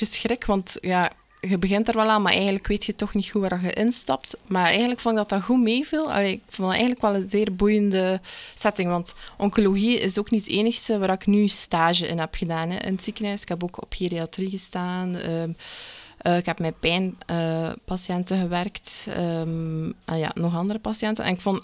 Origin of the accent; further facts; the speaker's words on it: Melle, East Flanders, Belgium; Ik ben 23 jaar. Ik kom uit Melle. Ik ben student-psycholoog.